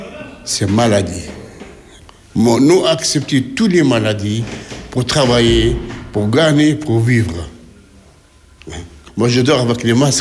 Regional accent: Tunis, Tunis Governorate, Tunisia; moved away as an adult; Ah, c'est eux qui sont venus chez nous à Tunis.

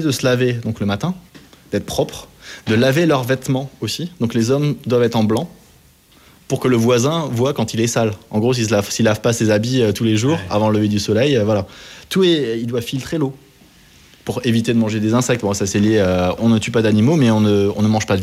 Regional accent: Grand Est, France; Ouais. C'est alsacien. Je suis d'Alsace

